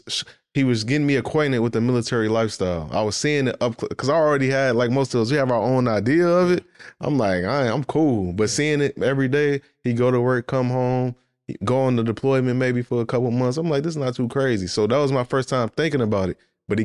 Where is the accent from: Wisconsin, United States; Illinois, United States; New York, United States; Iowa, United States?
Illinois, United States; Chicago; like growing up in Chicago, a lot of people don't know this, Chicago is very segregated.